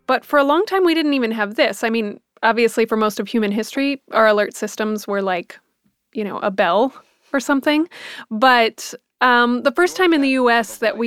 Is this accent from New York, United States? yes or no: no; Dallas, Texas, United States; Yep, I'm from Dallas, so I'm always, you know, keeping up on my Dallas news.